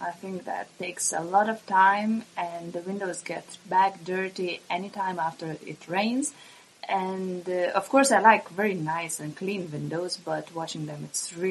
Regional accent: Lithuania; English is a second language; I'm from Lithuania

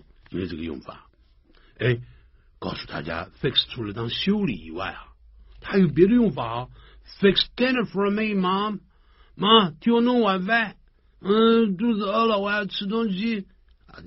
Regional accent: China; 我们中国人很喜欢喝茶的啊。We Chinese enjoy drinking tea.

